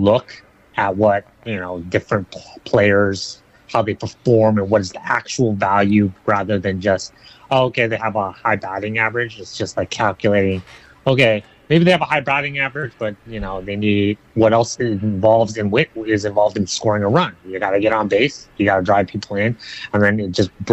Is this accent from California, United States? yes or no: yes; San Diego, California, United States; I grew up in San Diego. Recently, I've been in the Bay Area, so I lived in the Bay Area for about 5 years, and just like maybe 3 weeks ago-ish, moved back to San Diego.